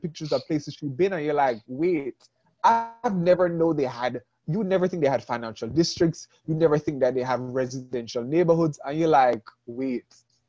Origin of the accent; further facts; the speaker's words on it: Jamaica; growing up in Jamaica, I heard that Haitians